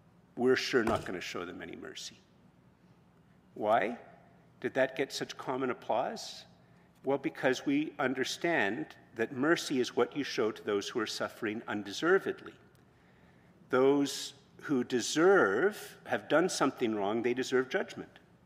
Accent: Canada; But for Canadians, there's a bit of a problem, and we're very Canadian.

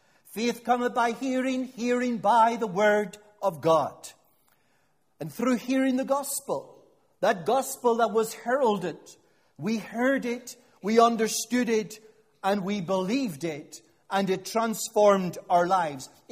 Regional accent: Northern Ireland, United Kingdom; Now, in Northern Ireland, and you guessed, I'm not from Scotland, and we came across the Irish Sea with the loveliest sailing yesterday.

